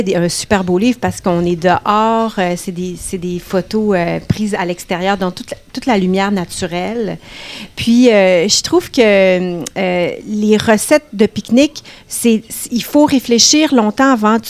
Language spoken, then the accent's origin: French; Quebec, Canada; Je suis saguenéenne.